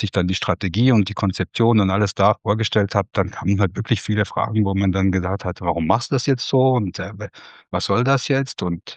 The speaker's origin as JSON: {"language": "German", "country": "Switzerland", "said": "Und dann bin ich wieder in die Schweiz zurückgekommen und hatte auch eine andere Kultur wiedergefunden. Also ich bin ja selber Schweizer"}